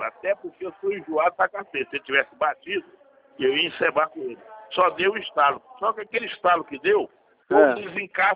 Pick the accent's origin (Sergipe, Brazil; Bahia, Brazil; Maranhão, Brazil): Maranhão, Brazil; São Luís; Eu sou nordestino. Eu sou do Maranhão. Eu fiz Maranhão? Uma vez do Maranhão. Eu sou do Maranhão. Eu sou de São Luís.